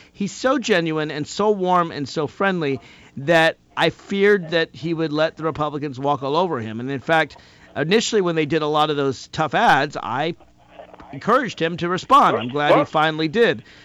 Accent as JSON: {"language": "English", "town": "Alexandria", "region": "Virginia", "country": "United States", "tie": "born or raised there", "said": "Let me go to Julian on line 5 in my hometown of Alexandria."}